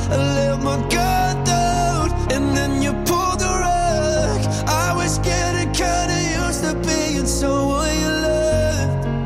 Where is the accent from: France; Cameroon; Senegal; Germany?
France; Le terme montagne russe existe juste chez nous en France